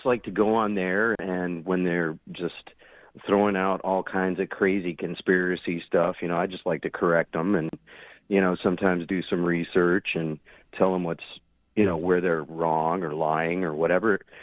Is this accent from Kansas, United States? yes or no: no; Winston-Salem, North Carolina, United States; now in Madison, United States; I'm from North Carolina. I grew up in North Carolina.